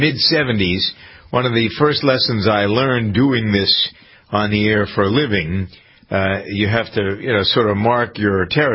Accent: Massachusetts, United States; I remember once when I started doing a local talk radio program here in my hometown that went into Boston, but the radio station was Framingham-based.

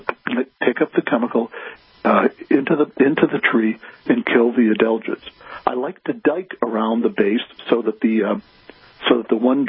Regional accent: Michigan, United States; because I had the exact same thing to do as I was growing up in Michigan.

